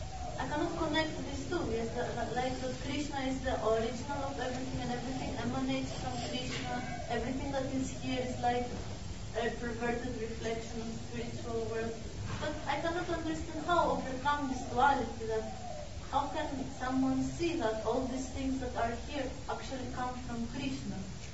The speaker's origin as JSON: {"language": "English", "country": "Greece"}